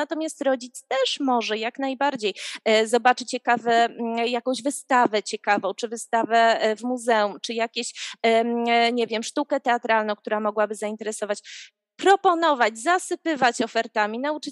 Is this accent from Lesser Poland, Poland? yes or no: no; Gdańsk, Pomeranian Voivodeship, Poland; bo ja akurat jestem z Gdańska